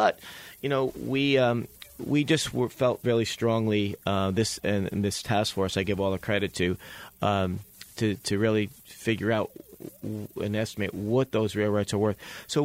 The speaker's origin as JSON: {"language": "English", "town": "Cos Cob", "region": "Connecticut", "country": "United States", "tie": "born or raised there", "said": "Growing up in Coscop, I wanted to play center field for the Yankees."}